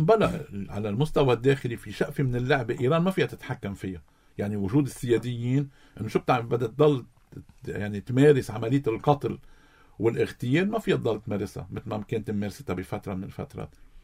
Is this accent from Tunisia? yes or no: no; Lebanon; نحن رأينا كلبنانيين كسياديين كجمهوريين